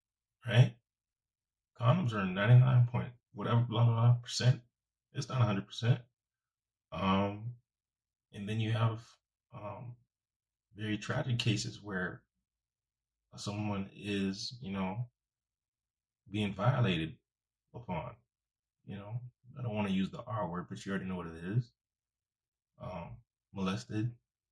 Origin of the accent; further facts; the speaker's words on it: United States; born there; I was born here. I am an American. But as you can see in the background, I'm also Haitian.